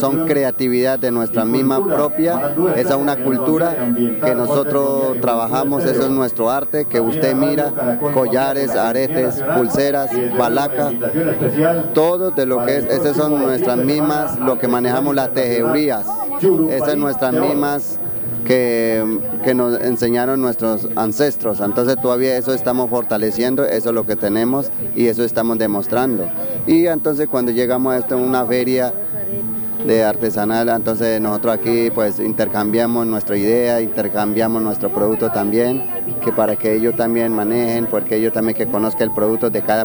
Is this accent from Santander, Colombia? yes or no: no; Caquetá, Colombia; Yo me pertenezco a los pueblos Emberachamí. Vengo del departamento del Caquetá